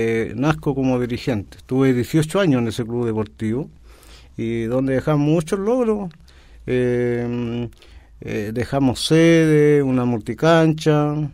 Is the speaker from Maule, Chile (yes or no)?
yes; Molina, Maule, Chile; yo llegué a la comuna, ya con cuarto medio, porque vengo de la ciudad de Molina, eso queda pasadito Curicó.